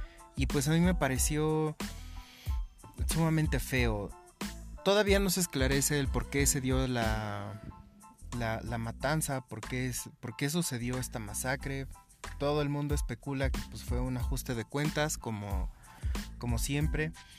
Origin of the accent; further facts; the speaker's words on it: Mexico; me parece como sociedad mexicana terrible